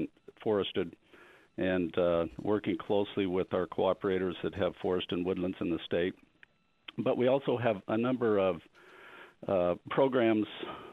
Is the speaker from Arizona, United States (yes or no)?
yes; Wickenburg, Arizona, United States; I'm doing a lot of work with some folks in my hometown, Wickenburg, where I grew up